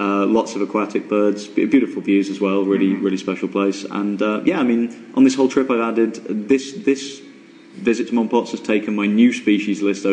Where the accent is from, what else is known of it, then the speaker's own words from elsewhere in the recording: West Midlands, United Kingdom; I'm from Shropshire, which is a really beautiful rural county, lots of birds around there.